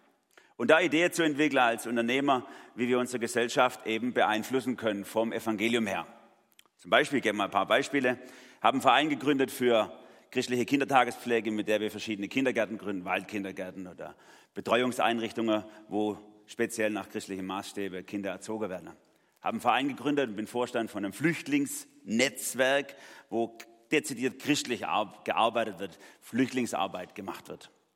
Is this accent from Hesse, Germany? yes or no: no; Baden-Württemberg, Germany; weil ich Schwabe bin. Und als Schwabe zählt, was ich leiste.